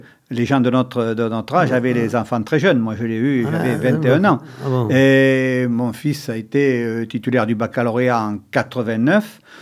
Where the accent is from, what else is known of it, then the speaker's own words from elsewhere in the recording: Périgueux, Nouvelle-Aquitaine, France; born there; Non, je suis né à Périgueux, rue Clochassem.